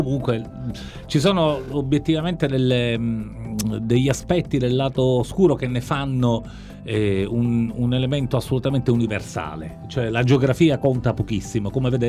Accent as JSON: {"language": "Italian", "region": "Sicily", "country": "Italy", "accent": "Sicilian", "said": "una simpatica analogia con il nostro dialetto. Il dialetto siciliano"}